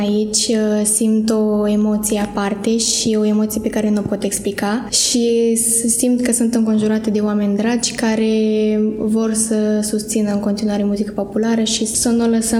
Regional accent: Iași, Iași County, Romania; Din Iași.

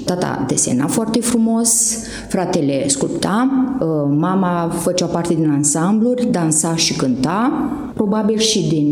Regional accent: Săveni, Botoșani County, Romania; Deloc sunt din Săveni, județul Botoșani.

